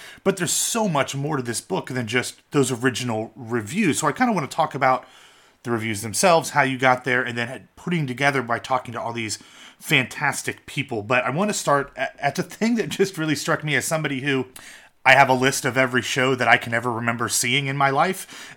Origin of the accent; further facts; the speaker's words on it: Ohio, United States; I'm from Ohio, so there's always a fondness for Pete Rose, but you're right.